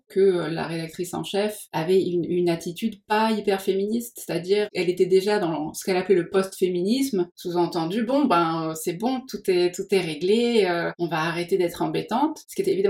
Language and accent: French; Metz, Grand Est, France; parce que je viens de Metz.